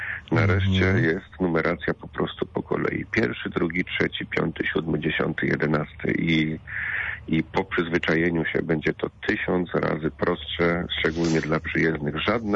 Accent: Poznań, Greater Poland Voivodeship, Poland; born there; jestem z urodzenia poznaniakiem

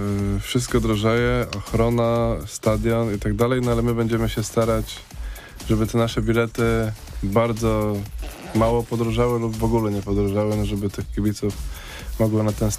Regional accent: Poznań, Greater Poland Voivodeship, Poland; my się nie chcemy tutaj wywyższać, że jesteśmy z Poznania

